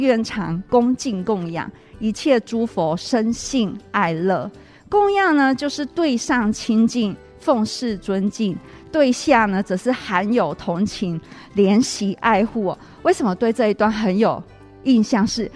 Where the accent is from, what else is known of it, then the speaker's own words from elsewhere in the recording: Taiwan; 我们觉得我们台湾人都很善良，